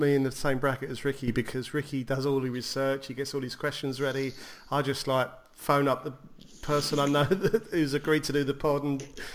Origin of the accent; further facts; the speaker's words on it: Leigh-on-Sea, East of England, United Kingdom; from Leon C and Essex, and today for my Spurs journey we've got Lee McQueen.